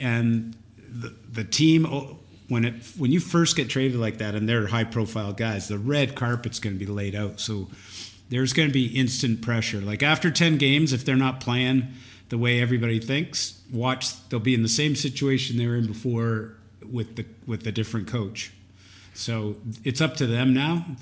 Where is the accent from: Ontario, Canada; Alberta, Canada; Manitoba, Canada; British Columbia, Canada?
Manitoba, Canada; Winnipeg; born there; I was born in Winnipeg.